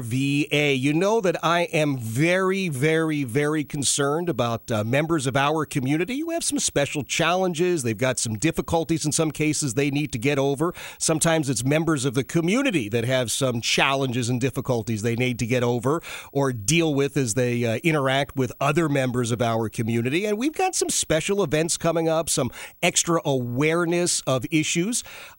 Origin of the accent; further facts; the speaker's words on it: Philadelphia, Pennsylvania, United States; Okay, I've already voted twice. I'm from Philadelphia, so you got this one nailed.